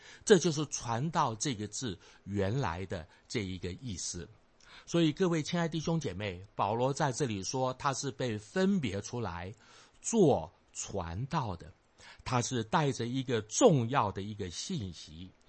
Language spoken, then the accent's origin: Chinese; southern Taiwan, Taiwan; 我在台湾南部长大，在小的时候常常看见有人在街角的边上搭起一个戏台唱这个戏。